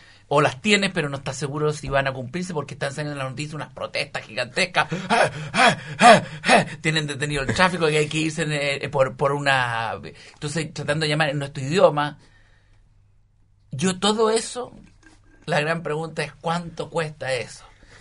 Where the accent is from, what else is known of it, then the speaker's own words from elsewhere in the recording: Chile; me dice la niña, ¿vos sos chileno? Y todo lo que estaban ahí, ¿sabes? Yo le dije, sí.